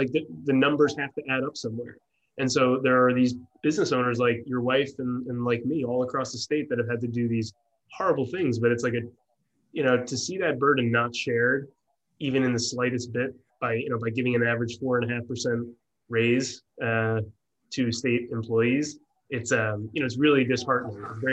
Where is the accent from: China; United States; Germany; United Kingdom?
United States; New Jersey; also born or lived in California, United States; I grew up in New Jersey. I was in California for 8 years. I did, a couple of years in the Navy as well.